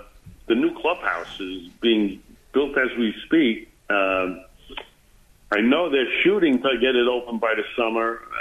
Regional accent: Queens, New York, United States; also born or lived in Brooklyn; I was born in Brooklyn, but then I was raised in Queens in that house.

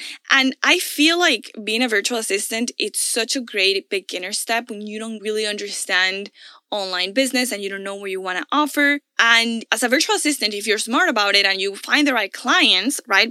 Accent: Venezuela; now in Miami, United States; in my alma mater back in Venezuela. And I was doing that from Miami.

